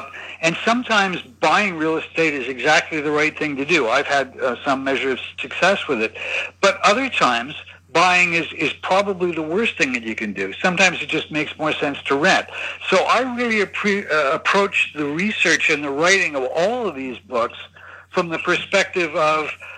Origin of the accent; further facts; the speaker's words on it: Canada; moved away as an adult; also born or lived in Tokyo; now in Hong Kong; So you're right, I am originally from Canada. I lived in Tokyo from 1989 till 1992, and I've been here in Hong Kong ever since.